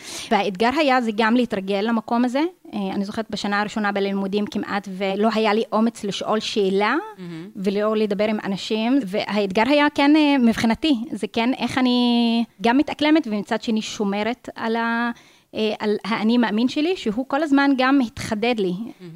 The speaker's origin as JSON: {"language": "Hebrew", "town": "Kafr Qara", "region": "Haifa District", "country": "Israel", "tie": "born or raised there", "said": "בכפר קרה, בוואדי ערה. יש לי עוד 5 אחים וחיות, אנחנו 6 במשפחה, ואני באמצע, השלישית."}